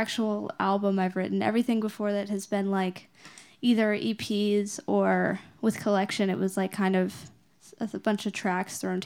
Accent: Nashville, Tennessee, United States; I'm sure it like helped push me that way

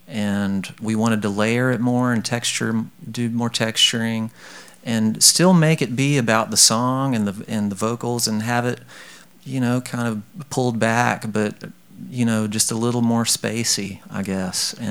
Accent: Texas, United States; I'm from West Texas and born and raised there, and it really comes from being in that place and just having a lot of space around you

